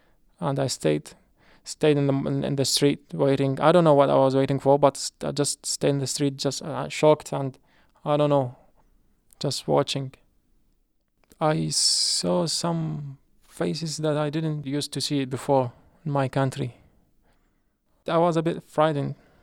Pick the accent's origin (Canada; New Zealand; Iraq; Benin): Iraq; Wasit; English is a second language; now in United States; I'm from Iraq. It was a dream to live in America, like anybody else dream to live in America and to be successful.